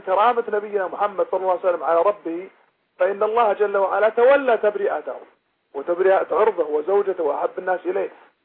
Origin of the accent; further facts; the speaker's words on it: Kuwait; now in Chicago, United States; أنا من الكويت, أنا أكلمك من شيكاغو.